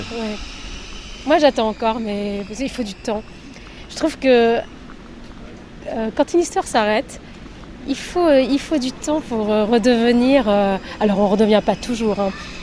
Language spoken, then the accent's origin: French; Algeria; est-ce que c'est mon enfance en Algérie?